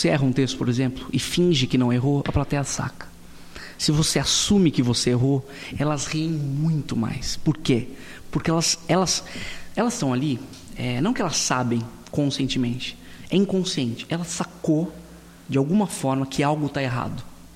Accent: Atibaia, São Paulo, Brazil; born there; Então, eu nasci em Atibaia

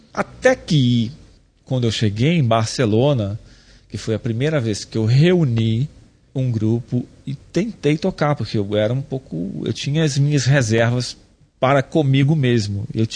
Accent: Rio de Janeiro, Brazil; born there; moved away; porque Minas é muito voltada para os mineiros e eu nasci no Rio de Janeiro.

